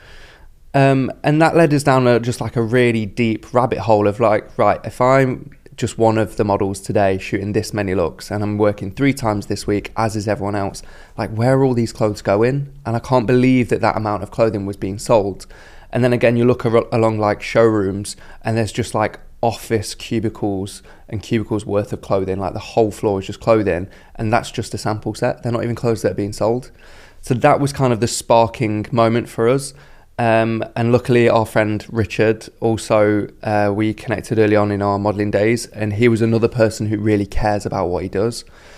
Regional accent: Derby, East Midlands, United Kingdom; growing up in Derby, no one really looks at the fashion industry and thinks, oh yeah, I can do that.

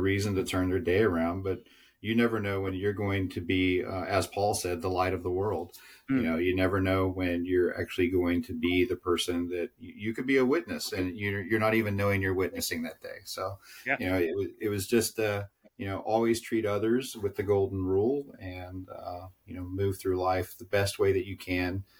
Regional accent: South Carolina, United States; born there; accent: Southern; also born or lived in Seattle; I was born in South Carolina. For those of you that don't hear the Southern accent very often, it's because I lived on the West Coast for about 8 years in Seattle in my 20s

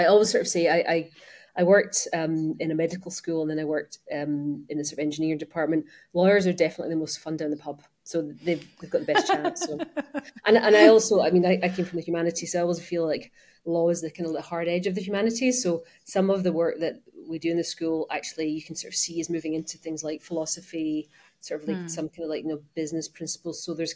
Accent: Glasgow, Scotland, United Kingdom; also born or lived in London; I'm originally from Glasgow. I did spend a lot of time in London, which I think is the reason that my accent's not maybe quite as strong as it might be. I'm currently in quite a sort of humid and warm Barcelona for the summer.

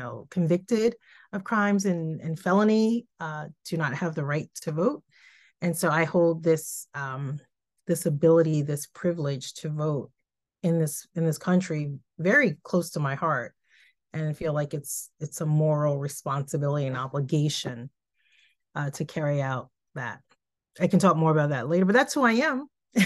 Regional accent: New York City, New York, United States; now in Connecticut, United States; I grew up in New York City. I'm a Harlem girl, and that is very much a part of who I am and continue to be.

